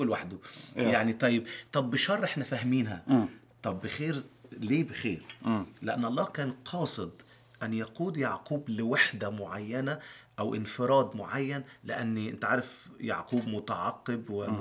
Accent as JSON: {"language": "Arabic", "country": "Egypt", "said": "بس احنا اللفظ الدارج عندنا في مصر"}